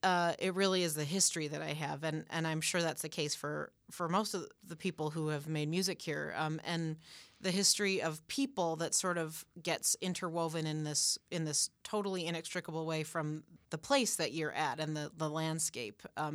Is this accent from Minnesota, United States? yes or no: yes; Minnesota, United States; Like, I grew up in Minnesota, but I grew up visiting my family in Door County.